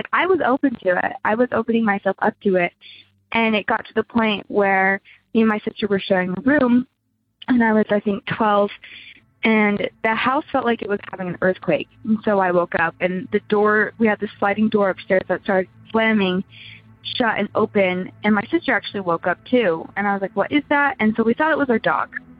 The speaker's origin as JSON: {"language": "English", "region": "Utah", "country": "United States", "said": "from Utah."}